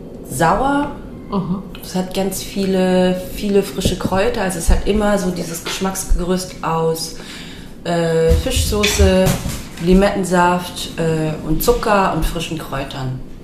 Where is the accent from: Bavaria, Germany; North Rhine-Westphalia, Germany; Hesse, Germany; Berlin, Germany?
Hesse, Germany; Steinfurt; Also ich bin aufgewachsen in Steinfurt, das ist ein 200-Seelen-Dorf in der Mitte von Hessen. Mhm. Und dort hat meine Mutter sich niedergelassen mit einem deutschen Mann damals. Und ich bin natürlich mit thailändischer Küche aufgewachsen